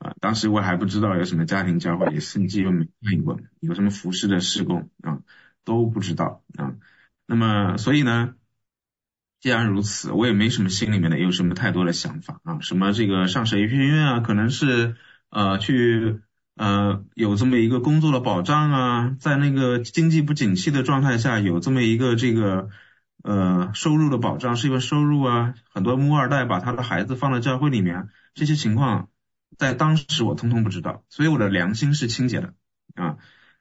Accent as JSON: {"language": "Chinese", "region": "Jiangsu", "country": "China", "tie": "born or raised there", "also_born_or_lived": "Hainan", "said": "因为我当时大学非常远，我老家是江苏的，但是我大学在海南"}